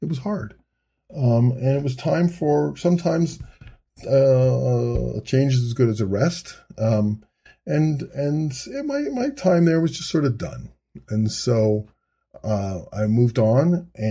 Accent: Edmonton, Alberta, Canada; And Edmonton's my hometown, and I thought, you know, that'd be a cool opportunity.

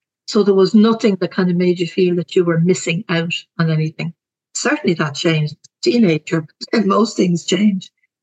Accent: Dublin, Leinster, Ireland; But yeah, I grew up in Clontarf. I was born in 1954. My dad was an electrician. My mother was a stay-at-home mum. I had two brothers who tortured me.

